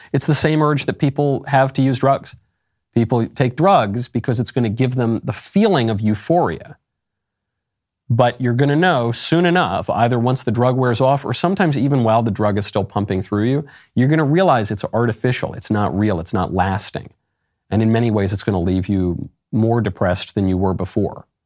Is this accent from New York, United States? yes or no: yes; New York, United States; I grew up in New York. All right. I like to think New Yorkers, for all their flaws, were a little more street smart than some people.